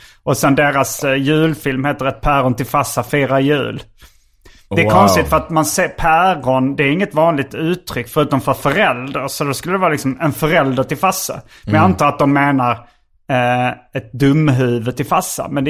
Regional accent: Malmö, Skåne, Sweden; Jag kommer från Karali City i Malmö. Det första jag växte upp.

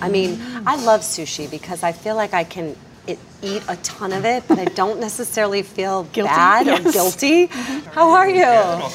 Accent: Florida, United States; growing up on a beach, I used to catch dinner for our family like one or two times a week off of our dock.

